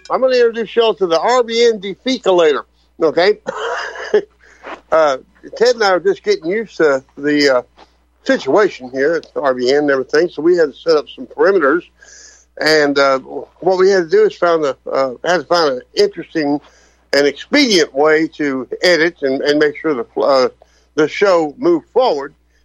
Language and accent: English; Louisiana, United States; I grew up in Antebellum, Louisiana. When I was real young, and with my grandmother and my mother and all that kind of stuff, and they were really Southern Baptists.